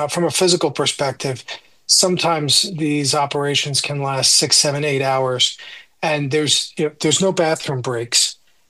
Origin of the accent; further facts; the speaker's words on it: Coxsackie, New York, United States; I mean, I grew up not far from here. I grew up in Coxsackie